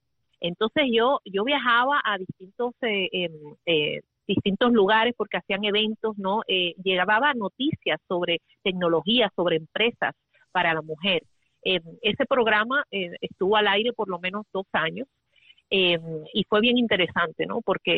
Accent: Puerto Rico; yo vengo de Puerto Rico, yo tengo mi demo y yo quiero que usted me vea

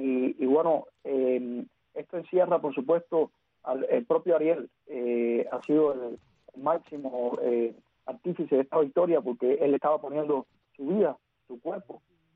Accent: Cuba; nosotros mismos que estamos afuera, que tenemos muchas limitaciones como cubanos que somos

